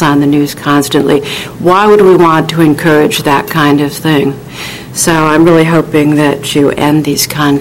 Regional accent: Bellevue, Washington, United States; I'm from Bellevue, Washington.

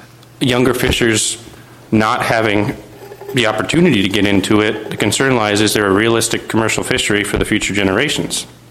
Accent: Oak Harbor, Washington, United States; I'm from Oak Harbor, and I've fished in Alaska my entire life.

